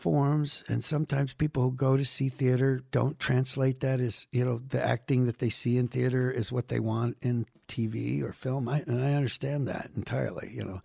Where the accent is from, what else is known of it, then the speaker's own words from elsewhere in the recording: New York, United States; people in my hometown in Western New York State don't seem to realize it.